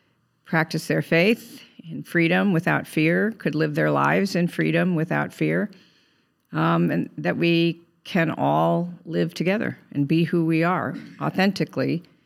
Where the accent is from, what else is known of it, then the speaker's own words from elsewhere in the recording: Cleveland, Ohio, United States; also born or lived in New York; now in Los Angeles, United States; At Cleveland, Ohio.